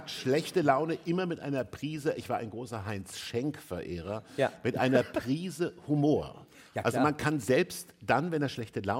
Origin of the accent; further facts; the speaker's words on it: Kassel, Hesse, Germany; ich stamme aus Kassel an der Fulda.